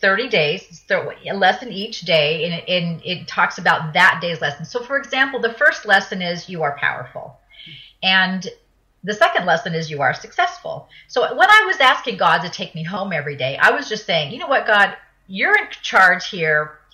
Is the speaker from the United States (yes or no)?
no; France; So I grew up in France. I was born in France. So I speak French, and that's kind of a clue to this story.